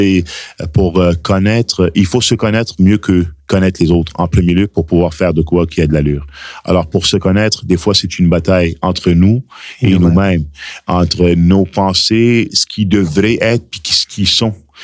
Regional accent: Lebanon; moved away; Je suis immigrant du Liban, j'ai immigré, j'ai étudié, je suis sorti de l'école.

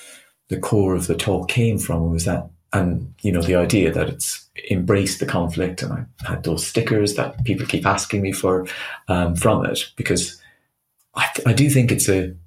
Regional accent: Ireland; moved away; So I'm Irish, which I think gets me a long way into disagreement. Something about the accent, for example

